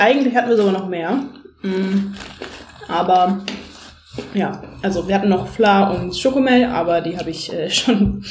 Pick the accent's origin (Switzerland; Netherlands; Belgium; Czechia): Netherlands; Ich habe manchmal das Gefühl, ich bin keine echte Niederländerin